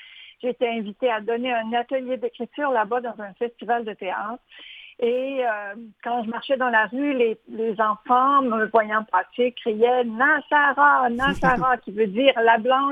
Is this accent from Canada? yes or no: yes; Montreal, Quebec, Canada; cette femme comme moi, occidentale de Montréal